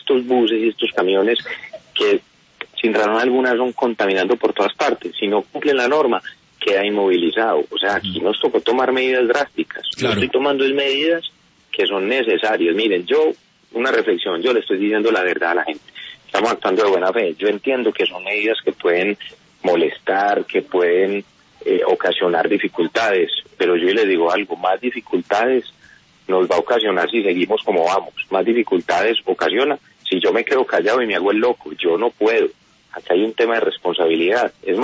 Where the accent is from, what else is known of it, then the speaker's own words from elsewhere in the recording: Colombia; Y ahí estamos listos como colombianos.